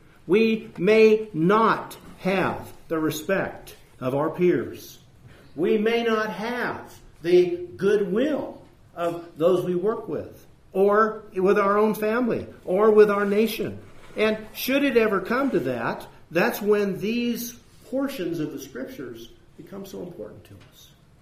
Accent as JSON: {"language": "English", "country": "United States", "said": "I'm an American, but not really."}